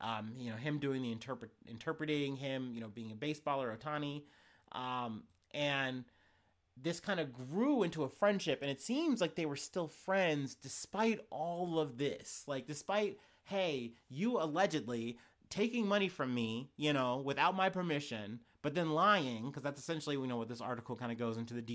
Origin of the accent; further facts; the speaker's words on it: Ohio, United States; because, you know, I'm from Ohio, so that's a very touchy subject.